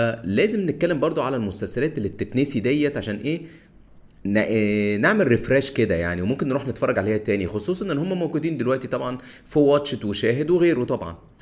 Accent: Cairo, Cairo Governorate, Egypt; انا من القاهرة لكن اسكندرية دي بالنسبة لي احلى حاجة يعني

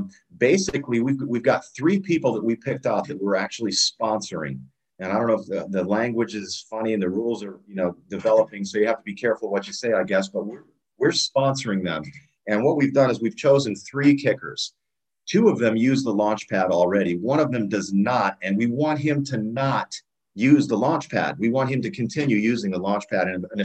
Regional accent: Akron, Ohio, United States; Dylan is an incoming freshman who is from my hometown of Akron, Ohio, and that's how I met him.

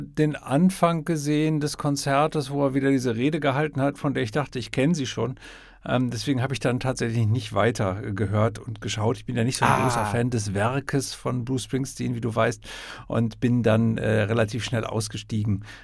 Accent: Riesenbeck, North Rhine-Westphalia, Germany; in meinem Heimatdorf in Riesenbeck. Das ist zwischen Münster und Osnabrück in der Nähe von Ibbenbüren

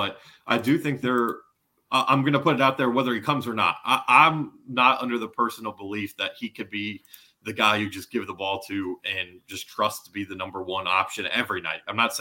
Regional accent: Nashville, Tennessee, United States; Tennessee is my home state school, right? I grew up in Nashville. I could rep the state I grew up in.

